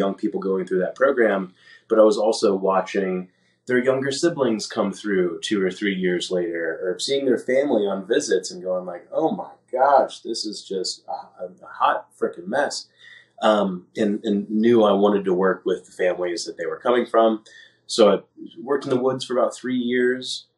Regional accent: Atlanta, Georgia, United States; I grew up in the Deep South in Atlanta, also in a Jewish household and in the Jewish community

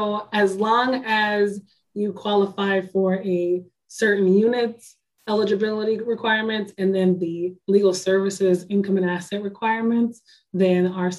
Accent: Washington, District of Columbia, United States; now in Kansas City, United States; So I'm actually from Washington, D.C., but I was born here in Kansas City and moved to D.C. when I was about 12 years old.

